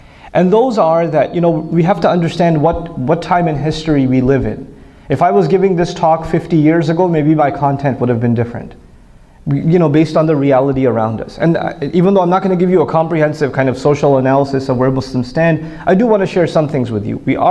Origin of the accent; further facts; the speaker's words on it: New York, United States; I'm from New York, after all.